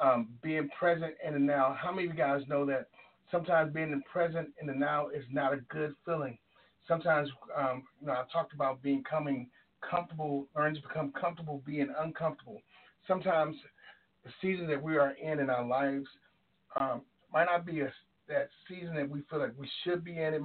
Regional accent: Washington, District of Columbia, United States; now in Baltimore, United States; I'm really coming from the Baltimore area, but I'm a D.C. native, D.C. boy at heart.

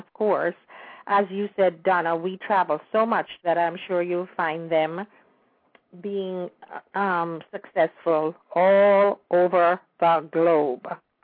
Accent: Kingston, Jamaica; also born or lived in St. Andrew; my birth certificate said that I was born in St. Andrew. And I always said I was born in Kingston.

